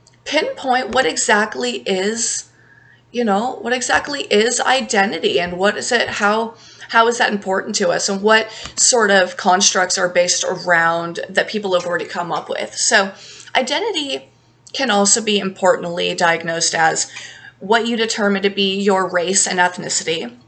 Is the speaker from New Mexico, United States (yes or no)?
no; Nevada, United States; I am a woman. I am from Nevada.